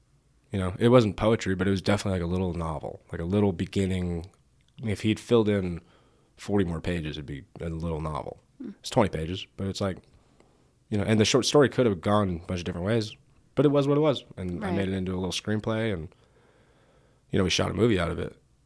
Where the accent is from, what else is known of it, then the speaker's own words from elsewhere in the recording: Texas, United States; also born or lived in California; Yeah. I'm from Texas. It's like, okay.